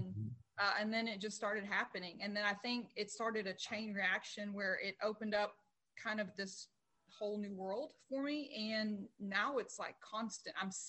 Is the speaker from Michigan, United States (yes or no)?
no; Dallas, Texas, United States; now in Fort Smith, United States; I'm in Fort Smith, Arkansas. I'm originally from Dallas, Texas, born and raised in Dallas.